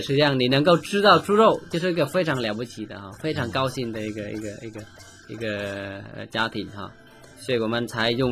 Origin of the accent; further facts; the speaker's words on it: Vietnam; 但我们越南人连这个部分还是把它拿来做的那么的好吃的一个东西